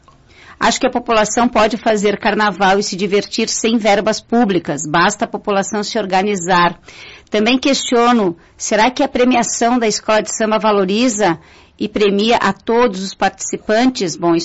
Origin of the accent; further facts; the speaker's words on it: Brazil; porque a gente é brasileiro e não desistimos nunca.